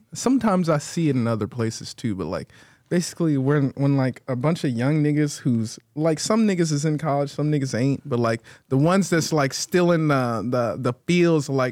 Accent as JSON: {"language": "English", "town": "Atlanta", "region": "Georgia", "country": "United States", "said": "I'm from Atlanta, Georgia for sure."}